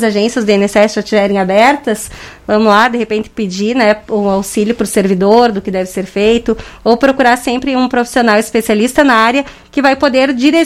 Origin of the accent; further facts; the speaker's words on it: Passo Fundo, Rio Grande do Sul, Brazil; Sim, somos de Passo Fundo.